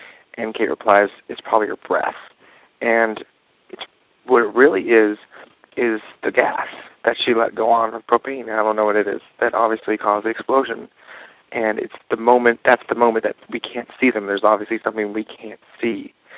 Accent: Orange, California, United States; I'm from Orange, California.

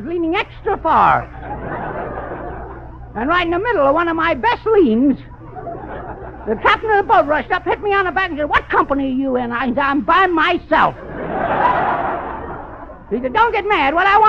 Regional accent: Pittsburgh, Pennsylvania, United States; born there; also born or lived in Philadelphia; I said, "I was born in Pittsburgh." He says, "When did you first see the light of day?" I said, "When we moved to Philadelphia."

